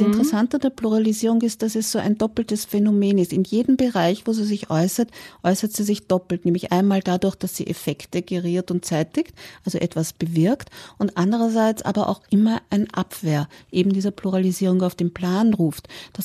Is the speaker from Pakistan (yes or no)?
no; Austria; dass ich als Österreicherin ja ganz leicht nach Ost-Berlin fahren konnte